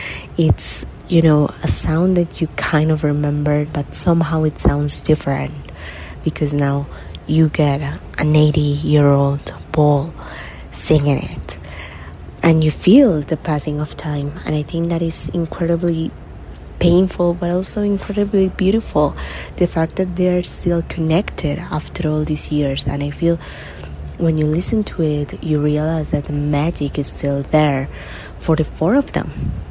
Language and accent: English; Colombia; I'm 26 years old, and I'm from Colombia.